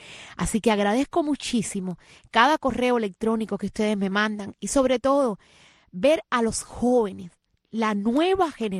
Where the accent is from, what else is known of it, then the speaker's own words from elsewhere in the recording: Cuba; now in Lima, Peru; Vivo actualmente en Lima, Perú. Hace 2 años que salí de Cuba